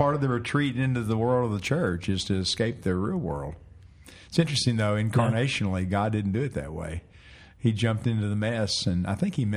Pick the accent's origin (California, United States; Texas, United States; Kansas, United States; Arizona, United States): Texas, United States; Richardson; She is. We knew each other growing up in Richardson, mm-hmm. and I've known her since second grade.